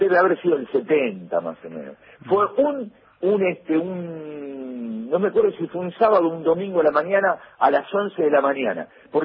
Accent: Buenos Aires, Argentina; born there; yo nací en Liniers, sí, Filolí de noche 65. Después viví en Fonrucho en los 69 y cuando me casé, me fui. Vivo en Devoto ahora.

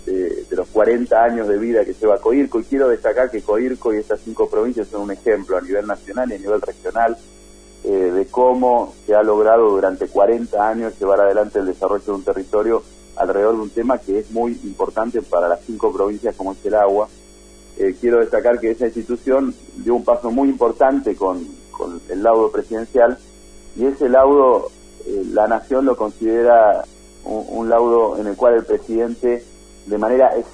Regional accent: Argentina

